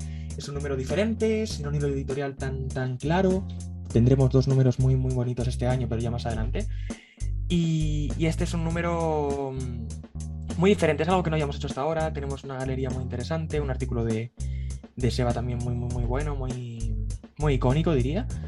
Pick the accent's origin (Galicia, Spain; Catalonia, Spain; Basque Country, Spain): Basque Country, Spain; Eibar; soy aficionado del Eibar, soy armero